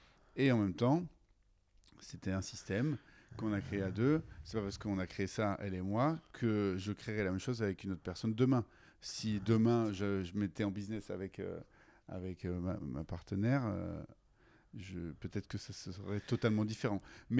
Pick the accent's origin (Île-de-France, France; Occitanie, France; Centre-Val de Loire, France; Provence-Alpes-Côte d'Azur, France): Provence-Alpes-Côte d'Azur, France; pourquoi on ne fait pas ça chez nous en Provence on est une terre de vin depuis toujours